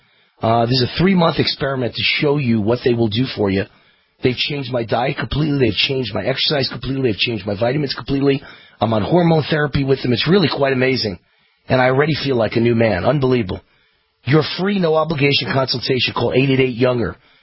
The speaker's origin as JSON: {"language": "English", "region": "New York", "country": "United States", "said": "I'm from New York, and I love the Big Apple, and you know, I couldn't live there."}